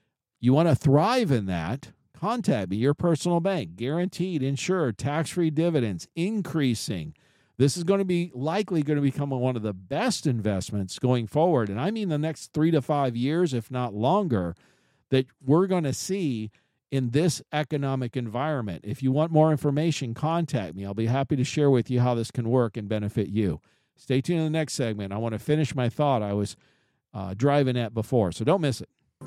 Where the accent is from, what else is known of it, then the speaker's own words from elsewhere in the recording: United States; One, it's not my home country. I was born here. I'm an American.